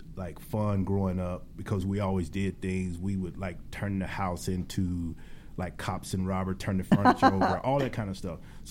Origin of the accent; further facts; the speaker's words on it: Mississippi, United States; in those times, growing up in Mississippi, you kind of see Mississippi as a state with a ceiling on it.